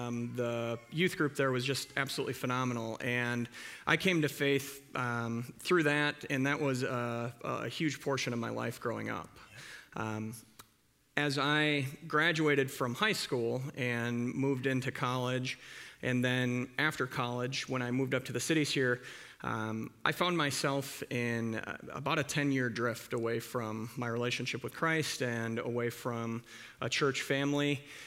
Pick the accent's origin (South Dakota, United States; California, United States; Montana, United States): South Dakota, United States; Sioux Falls; Yeah, so when I was growing up in Sioux Falls, my folks would drop my sisters and I off for Sunday school in the morning